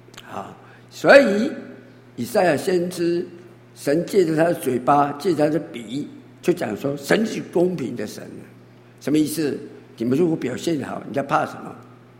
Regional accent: Taiwan; 有的时候我们台湾人也会这样的

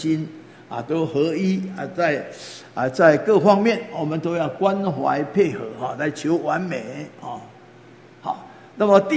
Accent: Taiwan; 我们人家说我们台湾人哦，这个说得很好哈

